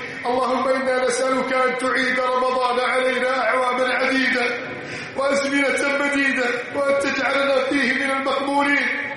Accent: Egypt; واجعل بلدنا مصر آمنا مطمئنا

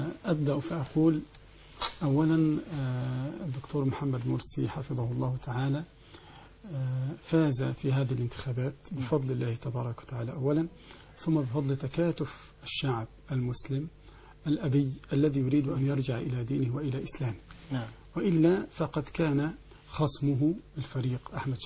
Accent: Egypt; عندنا في مصر مثلا 5 مليون نصراني

